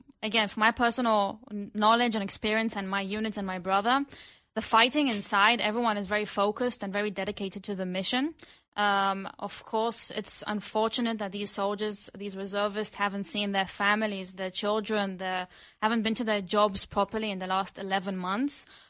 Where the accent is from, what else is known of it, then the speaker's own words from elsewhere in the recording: Israel; Yes, I was born and raised in Israel. My whole family was.